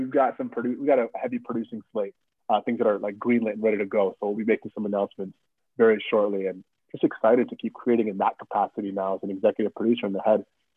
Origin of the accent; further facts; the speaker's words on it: Canada; He is a Canadian. I'm a Canadian.